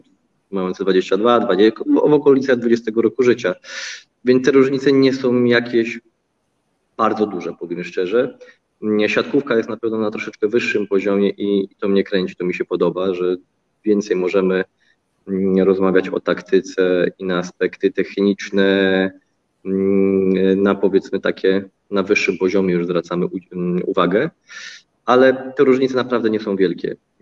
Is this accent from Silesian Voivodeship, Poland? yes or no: no; Radzymin, Masovian Voivodeship, Poland; a pochodzę z Radzymina. Do Warszawy miałem około 30-40 kilometrów.